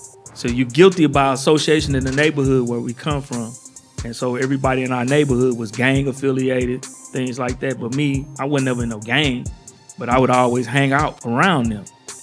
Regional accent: Missouri, United States; I'm from the Wells Goodfellow, Hamilton Heights area, where it's a lot of violence, it's a lot of drugs, a lot of open air drug markets.

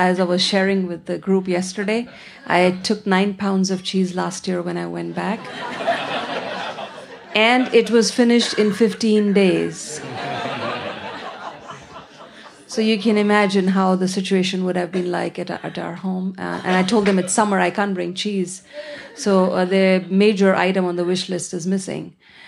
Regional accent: Kanpur, Uttar Pradesh, India; now in New Delhi, India; I currently live in New Delhi, and I was born and brought up in Kanpur, which is about six hours of train ride from New Delhi, and grew up in a Hindu family. Went to college in New Delhi and then converted to Christianity

